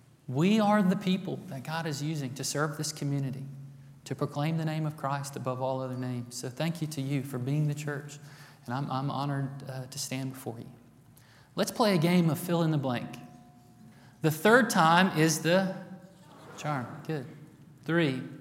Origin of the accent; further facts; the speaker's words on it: Texas, United States; There's going to be a lot of words that I say wrong, because I'm from East Texas.